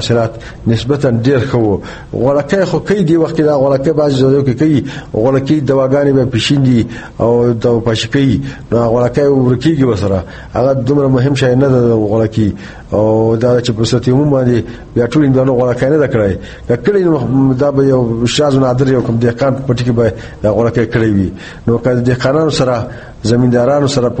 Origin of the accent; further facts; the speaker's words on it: Dara-i-Nur, Nangarhar, Afghanistan; ز شارم درینور